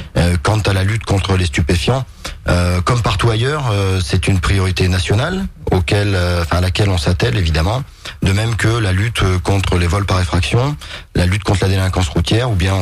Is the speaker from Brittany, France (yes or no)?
no; Auvergne-Rhône-Alpes, France; je suis originaire de l'Allier. J'ai 40 ans cette année. J'ai grandi dans ce département. J'ai ensuite poursuivi mes études à Clermont-Ferrand